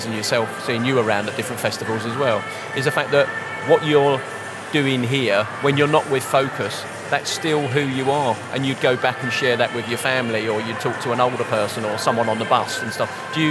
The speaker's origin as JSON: {"language": "English", "region": "London", "country": "United Kingdom", "said": "And I was like, well, hang on, I'm from London."}